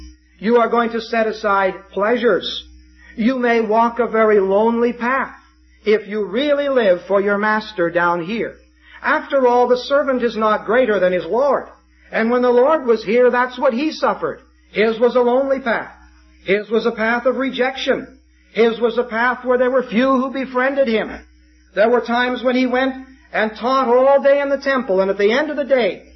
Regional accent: United States; We're ambassadors for Christ. I come from the United States.

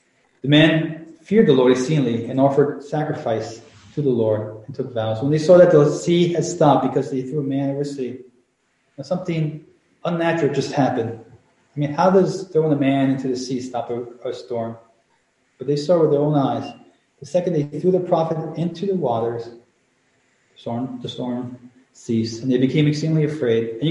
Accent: Chile; English is a second language; Some years ago, I was in Chile, my home country.

